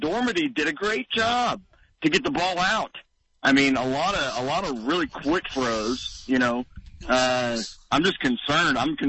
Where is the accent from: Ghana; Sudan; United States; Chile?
United States; Nashville, Tennessee; I'm from Middle Tennessee, from Nashville area, but I went to Florida State.